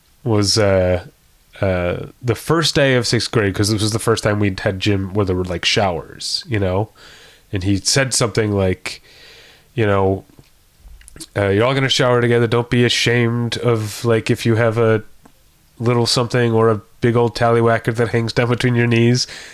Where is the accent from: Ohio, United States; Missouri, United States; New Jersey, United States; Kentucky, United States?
Missouri, United States; about the fact that I was from Missouri, you know.